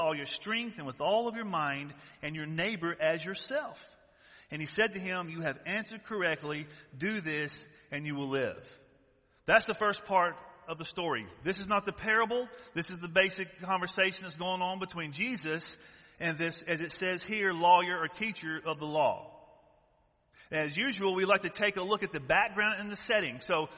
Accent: the South, United States; I'm from the South, and they like to talk loud and fast, and everybody's shouting back at you

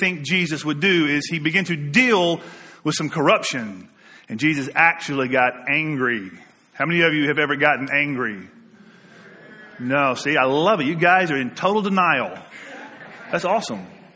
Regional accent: the South, United States; Growing up in the South, we've had donkeys.

